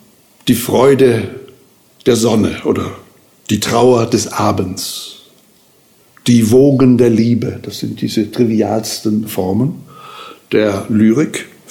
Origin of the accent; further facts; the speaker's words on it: Stuttgart, Baden-Württemberg, Germany; born there; meiner Geburtsstadt Stuttgart